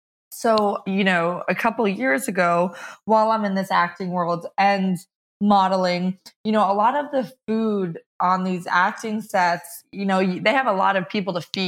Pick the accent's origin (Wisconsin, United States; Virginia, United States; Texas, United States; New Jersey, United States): New Jersey, United States; Rumson; So I will take you back to, I was raised in Rumson, New Jersey.